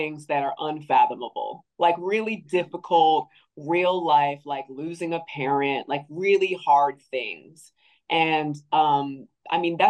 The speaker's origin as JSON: {"language": "English", "town": "Baltimore", "region": "Maryland", "country": "United States", "tie": "born or raised there", "said": "I grew up in Baltimore. I'm a Maryland girl."}